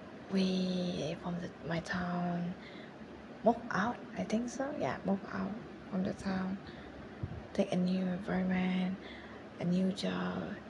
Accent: Malaysia; Yeah, I'm Asian, dude. I'm from Malaysia. Yeah. I don't think you probably hear my country names. It's Malaysia.

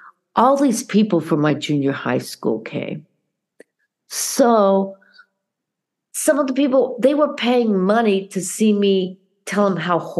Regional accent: Denver, Colorado, United States; I'm from Denver, too. Where'd you go to school? Went to the same school. What street did you live on? We went, lived on the same street.

